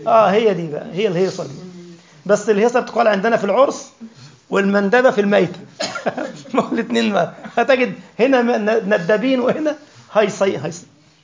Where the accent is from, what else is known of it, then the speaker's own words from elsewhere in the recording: Egypt; عامل زي بتوع الميكروباصات عندنا في مصر